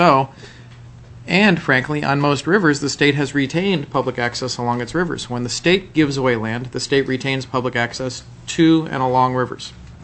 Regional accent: New York, United States; You know, where I grew up in New York, there's a great brown trout stream.

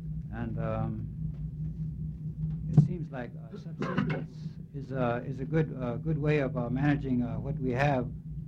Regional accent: Stevens Village, Alaska, United States; I'm from Stevens Village. I represent my village corporation, Dingy.

